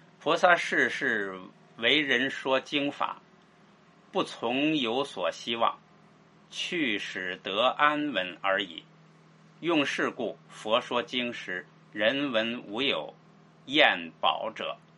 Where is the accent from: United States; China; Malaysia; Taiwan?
China; 这个呢大家不要理解成就是我们中国人经常说的一句话